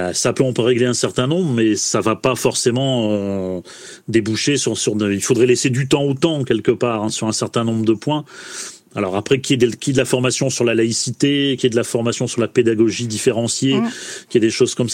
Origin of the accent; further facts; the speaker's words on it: Hauts-de-France, France; du moins chez nous, dans le Nord-Pas-de-Calais